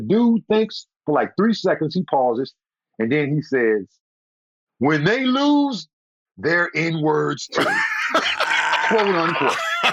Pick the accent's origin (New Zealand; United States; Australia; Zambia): United States; the South; because again, you know, I'm from the South.